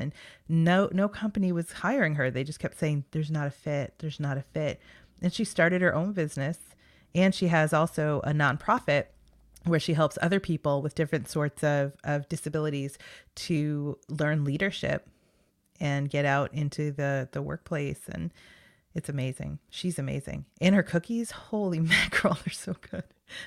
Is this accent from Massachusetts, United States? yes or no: yes; Massachusetts, United States; because I grew up on Cape Cod, and that's not too far when you're driving up to Boston.